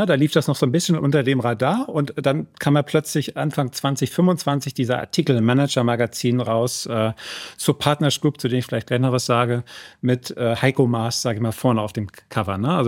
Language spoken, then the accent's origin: German; Northern Germany, Germany; Ich bin Norddeutscher